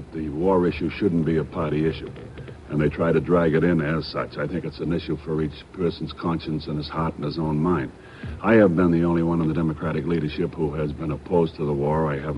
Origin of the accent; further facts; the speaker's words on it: Massachusetts, United States; I come from Massachusetts.